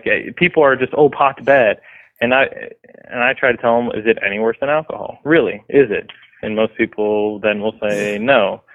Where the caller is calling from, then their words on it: Ohio, United States; Oh, I'm in Ohio. I called a couple weeks ago.